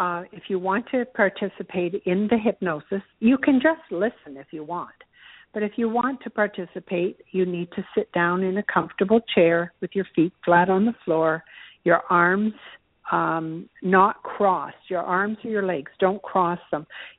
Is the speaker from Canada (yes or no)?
yes; Canada; And the .ca is for Canada, because I'm from Canada.